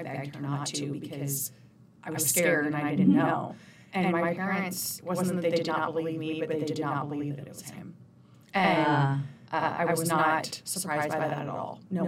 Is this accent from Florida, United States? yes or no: no; Arizona, United States; also born or lived in North Carolina; And I felt like my parents had ripped me from all my friends in North Carolina, and we moved back to Arizona, because I'm originally from Arizona